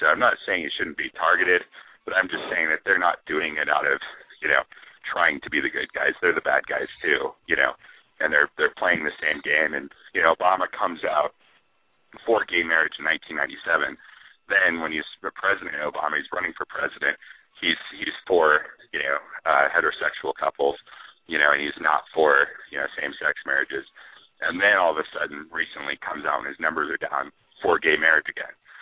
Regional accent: Denver, Colorado, United States; Yeah, I am from Denver, and thanks for taking my call.

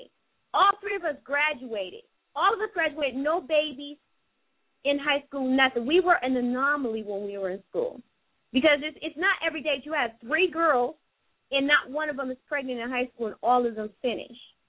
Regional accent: Youngstown, Ohio, United States; I grew up in Youngstown. I went to this inner city school.

